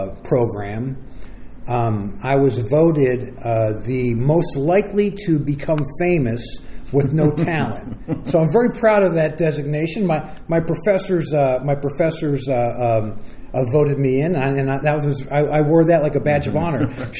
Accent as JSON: {"language": "English", "region": "Ohio", "country": "United States", "tie": "born or raised there", "also_born_or_lived": "Lakewood, Ohio / Pittsburgh, Pennsylvania / Detroit, Michigan", "said": "Well, okay, so I'm sort of a Midwest guy. I was born in the Cleveland, Ohio area, Lakewood, Ohio. Moved shortly after that to the Pittsburgh, Pennsylvania area. Then moved to the Detroit, Michigan area, and then found my way back to Ohio."}